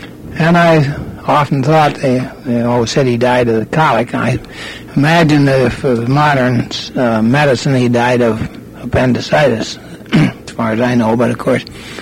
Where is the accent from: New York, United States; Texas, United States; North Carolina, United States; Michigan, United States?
Michigan, United States; Grand Haven; I was born in Grand Haven on the 20th day of December in 1899.